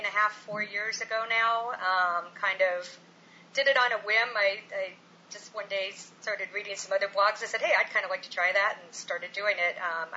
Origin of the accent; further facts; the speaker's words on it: Nebraska, United States; moved away as an adult; I'm originally from Nebraska, and I moved out to Illinois to be with my husband